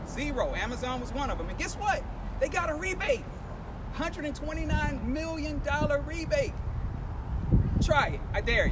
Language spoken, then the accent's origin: English; Baton Rouge, Louisiana, United States; I grew up in Baton Rouge my entire life. I had the privilege of attending LSU where I earned 2 degrees.